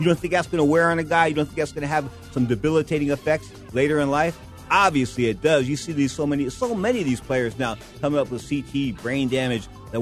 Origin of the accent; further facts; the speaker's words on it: San Francisco, California, United States; I'm from the Bay, baby, city by the Bay. San Francisco, California